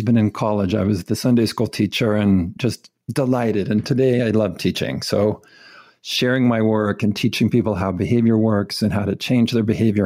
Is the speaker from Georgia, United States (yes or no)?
no; California, United States; And so I grew up in California in a very devout Mormon family.